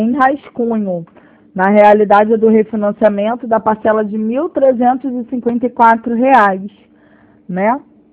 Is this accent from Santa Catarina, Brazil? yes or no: no; Rio de Janeiro, Brazil; Ah, eu sou aqui de Oswaldo Cruz.